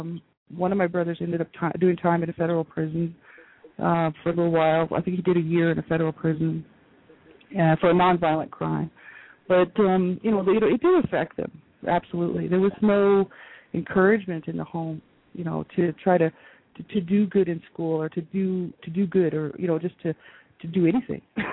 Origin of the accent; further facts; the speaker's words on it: New Mexico, United States; born there; So my parents were from Canada, and they moved down to the States, and I was born in New Mexico.